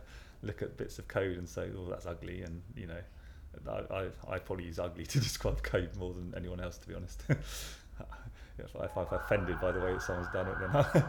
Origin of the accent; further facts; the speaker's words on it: London, United Kingdom; moved away as an adult; now in Cardiff, United Kingdom; I originally came from just outside London, so near Heathrow Airport, but I now have a Welsh passport.